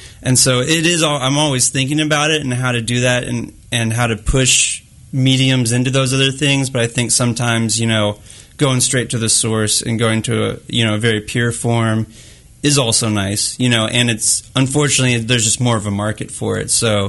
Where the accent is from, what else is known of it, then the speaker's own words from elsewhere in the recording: Lawrence, Kansas, United States; now in Kansas City, United States; I really never got shows in Lawrence until I moved here. So my hometown, but they weren't too friendly to me until I left.